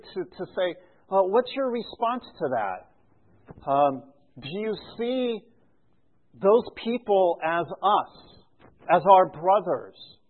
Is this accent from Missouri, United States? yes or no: yes; Kansas City, Missouri, United States; one of those rabbis that was killed was from Kansas City, my hometown.